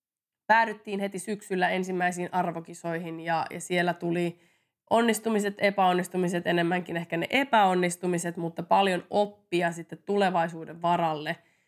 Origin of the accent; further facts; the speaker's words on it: Mikkeli, South Savo, Finland; mä oon Mikkelistä kotoisin ja harjoittelin tosi pitkään Mikkelissä pienessä tiiviissä ryhmässä.